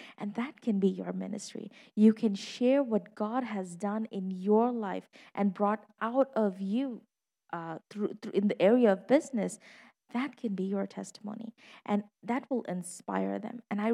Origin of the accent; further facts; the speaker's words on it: India; now in Lake Orion, United States; I am I'm Indian like Sue, but not the same kind of Indian. I am Asian Indian. I'm from the country of India.